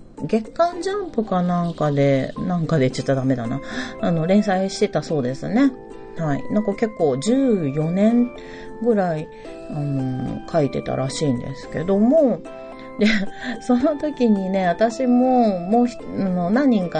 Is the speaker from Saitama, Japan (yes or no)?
no; Nara, Japan; まあ、奈良なんだけれども、まあ、母が京都で育ったりとかしたっていうことがあって、親戚も京都が多いんですけどね。